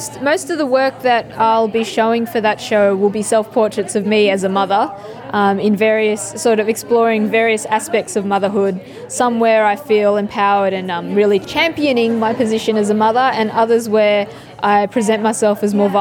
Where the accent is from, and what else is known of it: Australia